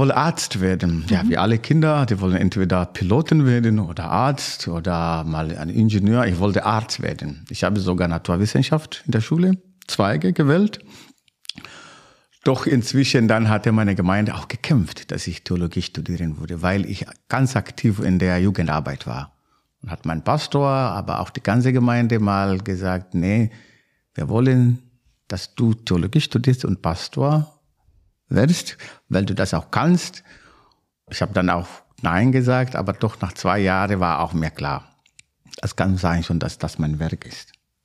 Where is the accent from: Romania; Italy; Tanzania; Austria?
Tanzania; Kilimanjaro; German is a second language; now in Germany; ich komme sowieso aus dem Hang des Kilimanjaros, 2000 Meter schon hoch. Jetzt bin ich hier in der Heide.